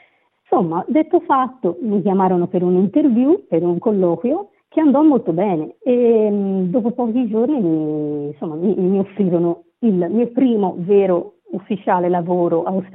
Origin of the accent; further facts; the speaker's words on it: Tuscany, Italy; io vengo dalla provincia di Firenze